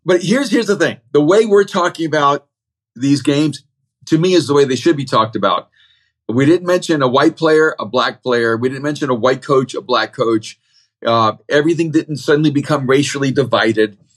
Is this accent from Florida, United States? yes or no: yes; Miami, Florida, United States; also born or lived in El Salvador; I grew up running track in Miami, Run for Fun in Miami, Florida. And I was, you know, probably the only athlete from El Salvador other than my brother.